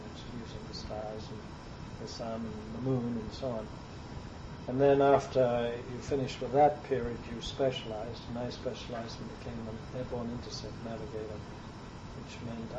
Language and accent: English; London, United Kingdom; also born or lived in Tianjin, China; And I was basically raised in the United Kingdom in the vicinity of London.